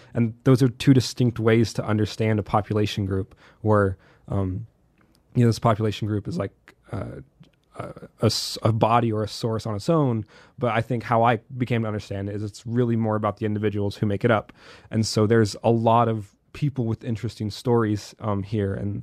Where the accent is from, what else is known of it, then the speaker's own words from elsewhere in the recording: Nebraska, United States; I am from Nebraska, and so when I came up to Sioux Falls, I'm from a really small town